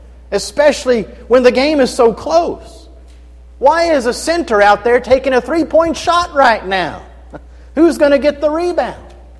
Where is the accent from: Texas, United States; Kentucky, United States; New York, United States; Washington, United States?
Kentucky, United States; I'm from Kentucky, so it seems that a lot of people assume that I have to know basketball fairly well